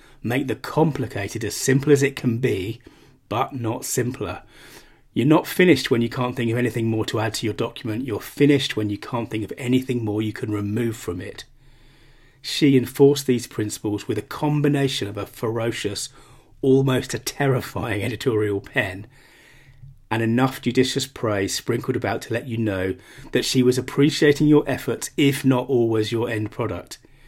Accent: United Kingdom; Obviously, I'm a Brit. I'm not really particularly clear on how the law works in the US

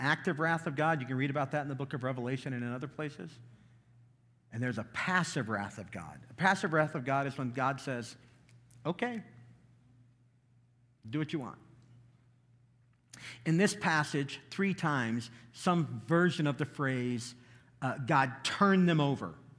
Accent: the South, United States; I'm from the South. We got whoopings.

